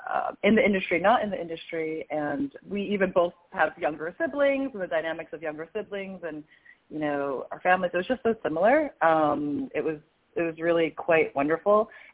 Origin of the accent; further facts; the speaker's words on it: New York, United States; Simon, I'm from New York. I lived in New York for 13 years. I miss it so much.